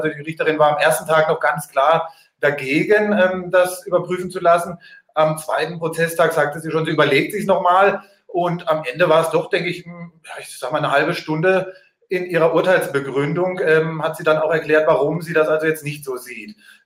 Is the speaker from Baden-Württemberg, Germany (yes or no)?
yes; Lahr, Baden-Württemberg, Germany; habe den dann nur noch in meiner Heimatstadt in Lahr gekauft.